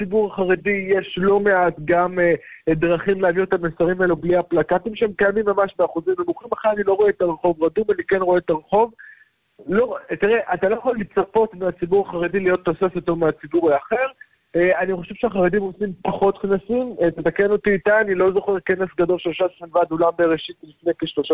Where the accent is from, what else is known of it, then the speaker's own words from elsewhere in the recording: Jerusalem, Jerusalem District, Israel; אני זוכר את עצמי כילד בירושלים